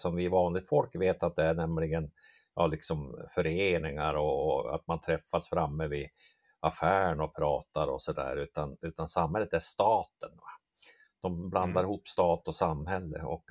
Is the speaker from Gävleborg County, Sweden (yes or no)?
yes; Hamrånge, Gävleborg County, Sweden; accent: mix of Dalarna dialect and Norrland dialect; kommer från strax norr om Gävle, en Hamrånge heter det, Hamrångefjärn, eller en sån här bruksort, Norrsundet där låg där som, det är därför min dialekt är som en liten blandning mellan dalmål och norrländska.